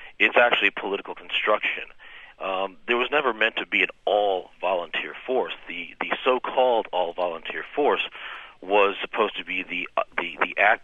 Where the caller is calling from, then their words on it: St. Paul, Minnesota, United States; I'm here from St. Paul, Minnesota.